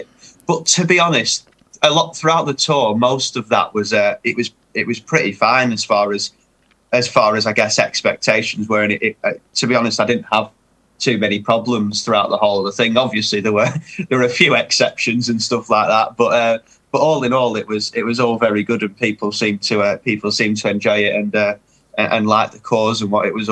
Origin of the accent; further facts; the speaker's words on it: North West England, United Kingdom; I'm from Lancashire.